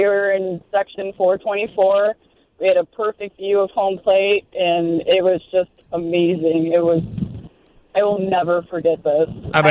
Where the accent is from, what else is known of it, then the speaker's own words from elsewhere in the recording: Carpentersville, Illinois, United States; I grew up in Carpentersville.